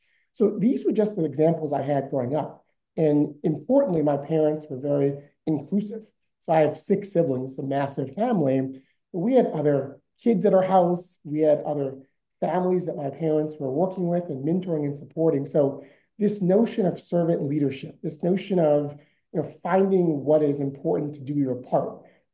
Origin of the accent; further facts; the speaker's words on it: Fort Pierce, Florida, United States; I grew up in South Florida, a place called Fort Pierce, Florida. It's in the Treasure Coast of Florida. My family on both sides go back to the Bahamas. So we're proud Bahamians and I'm an island people.